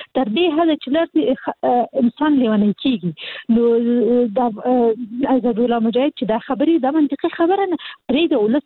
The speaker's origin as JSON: {"language": "Pashto", "region": "Kabul", "country": "Afghanistan", "said": "زه حاصلي د کابل یم،"}